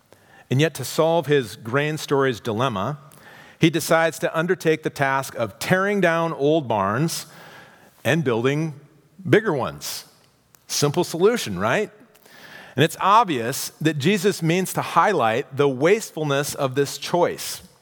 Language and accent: English; Iowa, United States; I grew up in Iowa in the middle of an area that produces a lot of grain